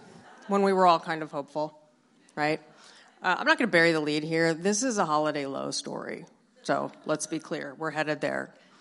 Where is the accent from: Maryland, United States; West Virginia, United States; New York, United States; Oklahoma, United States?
Maryland, United States; Baltimore; He's from California. I'm from Baltimore.